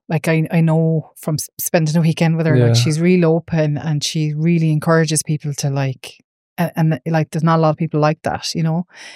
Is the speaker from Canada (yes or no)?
no; Ireland; we as Irish people, or even not even just Irish, it's worldwide.